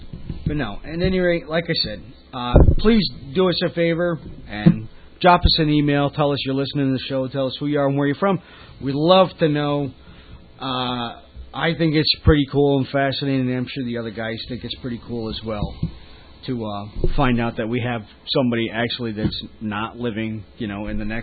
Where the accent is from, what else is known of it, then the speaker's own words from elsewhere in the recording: New York, United States; Well, my accent isn't Pennsylvanian because I'm from New York